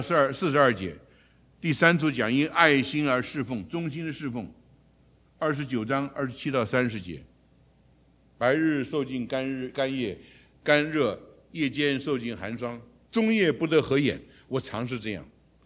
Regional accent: China; 我们中国人也知道，有钱的人家有好几个奶妈，孩子奶妈带大的

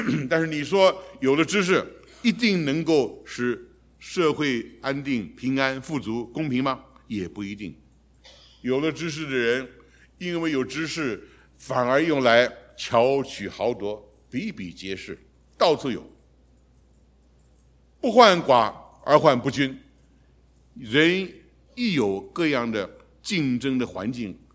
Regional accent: China; 像我们中国人的思想，只要你一个人有教育总有希望。

